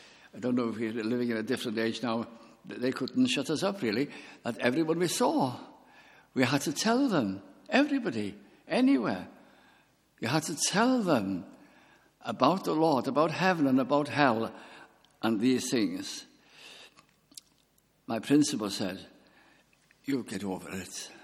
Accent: Wales, United Kingdom; English is a second language; And I said, being typically Welsh, it was very nice indeed.

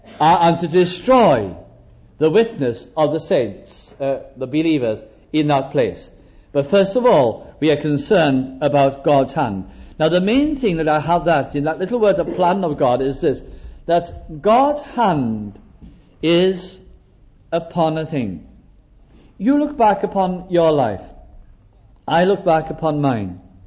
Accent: Wales, United Kingdom; English is a second language; I don't think I'd hardly ever been to an English service, only very occasionally. Been brought up as a Welsh Presbyterian. Natural, nothing wrong in that. That's my background.

